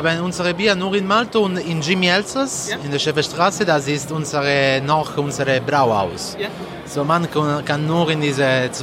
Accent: L'Aquila, Abruzzo, Italy; German is a second language; moved away as an adult; now in Hamburg, Germany; Ich komme aus L'Aquila in Abruzzen und ja, ich bin hier die erste Mal angekommen zu studieren Mathematik.

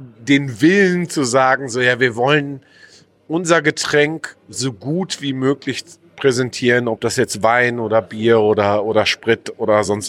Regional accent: Dortmund, North Rhine-Westphalia, Germany; ich als Ur-Dortmunder darf wahrscheinlich sagen

